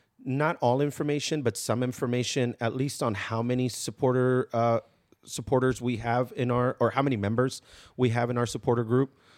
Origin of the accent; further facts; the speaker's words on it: Oakland, California, United States; I think especially growing up in Oakland and being a part of like the A's culture, the Raiders culture